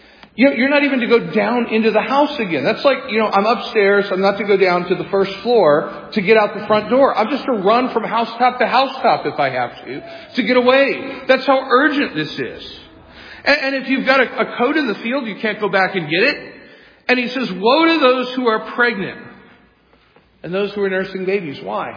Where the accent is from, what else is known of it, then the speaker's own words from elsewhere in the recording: St. Louis, Missouri, United States; You know, I grew up here in St. Louis